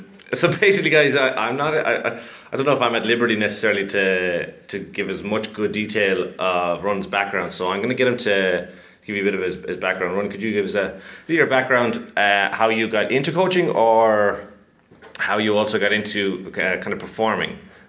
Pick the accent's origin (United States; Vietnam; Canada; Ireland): Ireland; Connacht; I'm from Mayo though